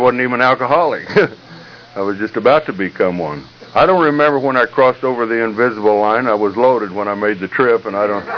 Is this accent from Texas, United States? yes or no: yes; Texas, United States; I'm from Texas, and that doesn't necessarily make you an alcoholic.